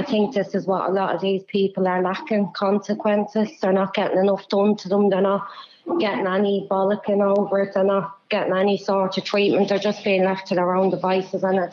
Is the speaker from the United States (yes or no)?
no; Dublin, Leinster, Ireland; Dublin 24.